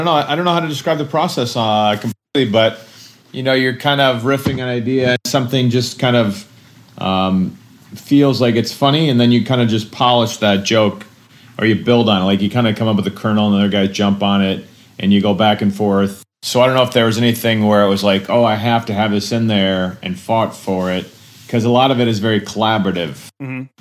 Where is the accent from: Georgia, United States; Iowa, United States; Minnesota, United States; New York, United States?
Minnesota, United States; You'd think I would, because I'm from Minnesota.